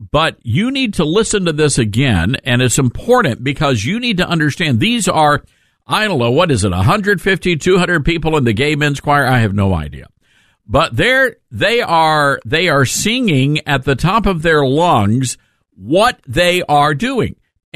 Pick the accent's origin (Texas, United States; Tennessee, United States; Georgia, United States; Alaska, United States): Tennessee, United States; Germantown; Yesterday, I told you about a situation in my hometown, Germantown, Tennessee.